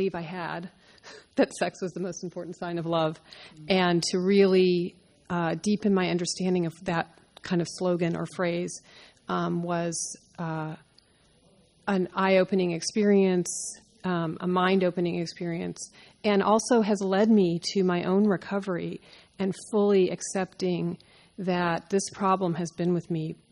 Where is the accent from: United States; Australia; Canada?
United States; Chico, California; from Chico.